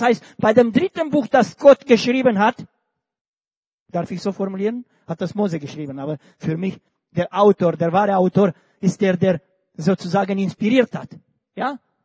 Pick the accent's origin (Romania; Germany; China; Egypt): Romania; Ich komme bekanntlich aus Rumänien.